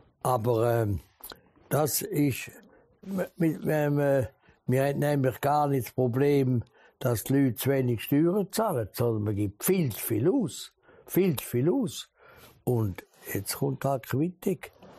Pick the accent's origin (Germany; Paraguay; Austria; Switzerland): Switzerland; Aber wir sind Schweizer, die Generation, Mutter und Vater.